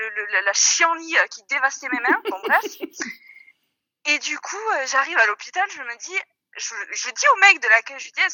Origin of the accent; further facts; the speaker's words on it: France; je suis française, je n'ai pas de sous, mais j'adorerais essayer la motoneige.